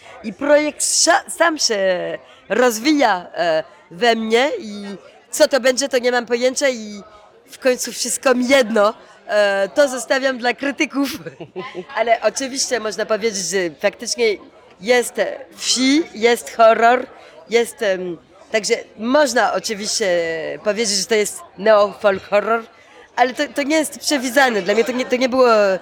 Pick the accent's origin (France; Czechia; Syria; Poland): France; ja się urodziłam we Francji. Moi rodzice byli Polakami. Przyjechali do Francji 2 lata przed moim urodzeniem. Także ja zawsze żyłam we Francji, ale w polskiej rodzinie. I w domu mówili po polsku. Ja też mówiłam po polsku.